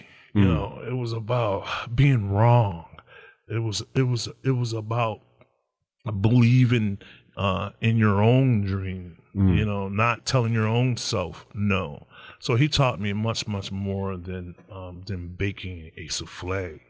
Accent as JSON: {"language": "English", "town": "Niagara Falls", "region": "New York", "country": "United States", "tie": "born or raised there", "said": "You know, I'm from Niagara Falls. You know, I grew up in Niagara Falls, and I used to be the best chef in Buffalo, Niagara Falls."}